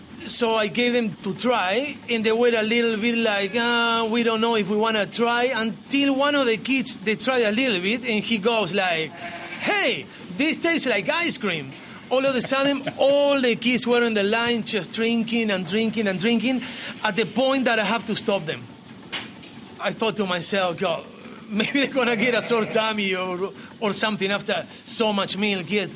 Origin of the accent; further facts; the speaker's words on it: Uruguay; English is a second language; moved away; I am from Uruguay in South America, a very small country between Argentina and Brazil and the Atlantic Ocean. And yes, it's a tiny country.